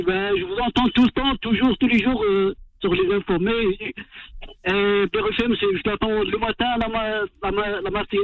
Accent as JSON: {"language": "French", "country": "Morocco", "said": "Justement, moi, je suis marocain"}